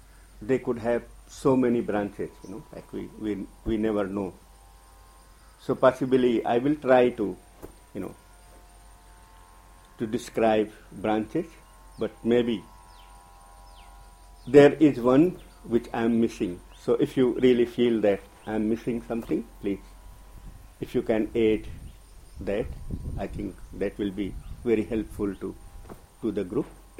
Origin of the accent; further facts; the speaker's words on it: India; accent: Indian English; English is a second language; because of my pronunciation, because of my, you know, I'm an Indian, you know. So My English is Indian English.